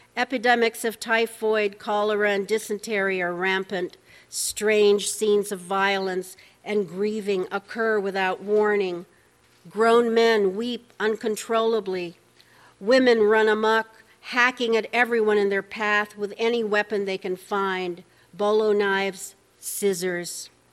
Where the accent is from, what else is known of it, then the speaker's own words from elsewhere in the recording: Manila, Metro Manila, Philippines; When I was growing up in Manila, the typhoons were a fact of life